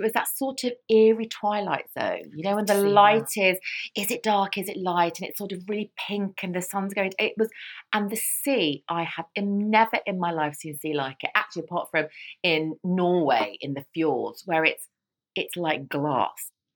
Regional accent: London, United Kingdom; But I do remember, see, I was brought up in London.

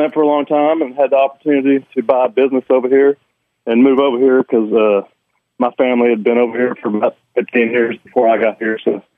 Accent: Dallas, Texas, United States; I'm from Dallas, and I was working in like animation studio doing like IT stuff

